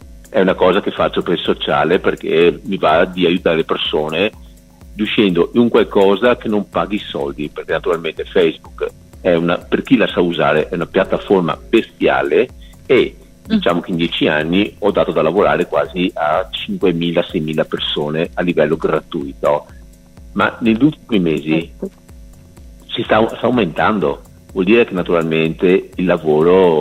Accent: Venice, Veneto, Italy; far ricordare a molti veneziani che ormai hanno dimenticato quali sono le nostre tradizioni

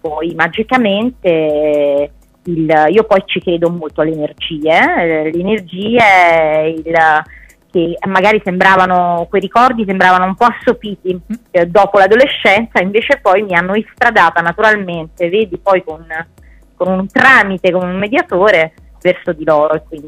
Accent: Naples, Campania, Italy; questo substrato passionale che deriva un po' dalla mia terra, perché sono napoletana

